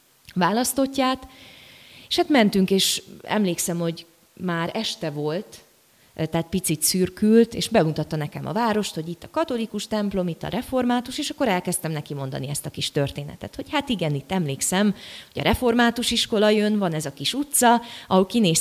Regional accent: Vojvodina, Serbia; Délvidéken, én egy kis falucskából származom, egy kis bánáti faluból. Akkor 800 lelket számlált, most egy picit megcsappantunk, körülbelül 600-an, 5-600-an élnek a faluban.

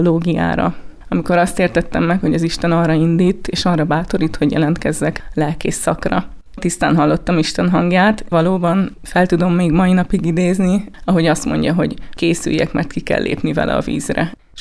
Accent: Gyúró, Fejér, Hungary; Gyúron kezdtem el dolgozni, honnan származom, egy kis faluba, a helyi könyvtárban

